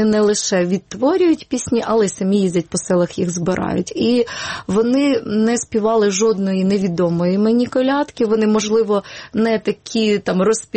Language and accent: Ukrainian; Western Ukraine, Ukraine; born there; now in Kyiv, Ukraine; я народилася на Західній Україні, а там майже все життя прожила у Києві.